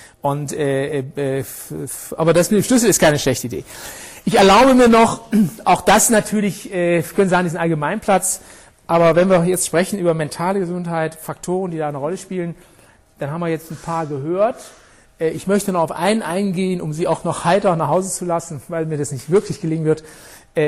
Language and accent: German; Rhineland, Germany; Ich bin Rheinländer, wir können um Karneval lachen.